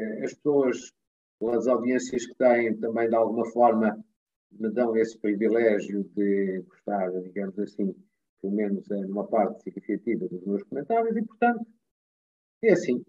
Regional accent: Fafe, Braga, Portugal; also born or lived in Guimarães; Eu sou de, nasci em Guimarães, como você disse, mas vivi sempre em Faf, que é o distrito de Braga.

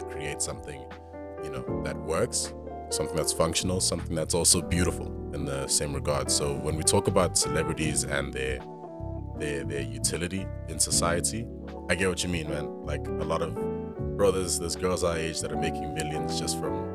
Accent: South Africa; I'm a South African as well, man.

